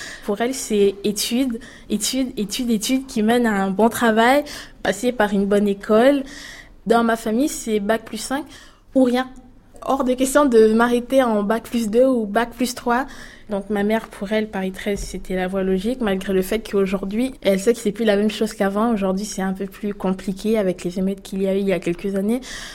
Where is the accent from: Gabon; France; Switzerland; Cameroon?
Gabon; Parce qu'au Gabon, en fait, je viens du Gabon.